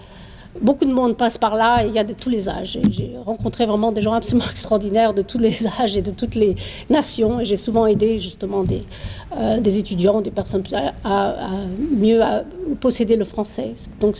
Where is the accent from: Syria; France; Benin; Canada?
France; comme je suis française, donc ça me paraît plutôt normal de le faire.